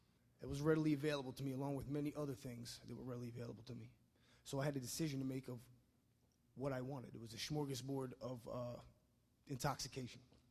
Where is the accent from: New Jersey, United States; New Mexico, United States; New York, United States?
New York, United States; Brooklyn; I'm from Brooklyn, New York. It's a little city. You might have heard of it. I'm Italian.